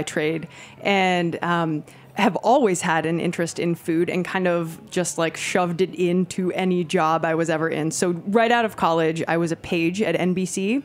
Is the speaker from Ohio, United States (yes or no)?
yes; Ohio, United States; now in New York, United States; food that had just been discovered when I moved to New York from Ohio, right?